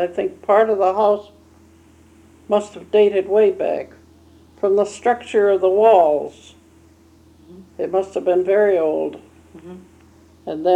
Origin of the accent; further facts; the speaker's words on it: United States; born there; I was born in Orleans County on April 1st, 1896.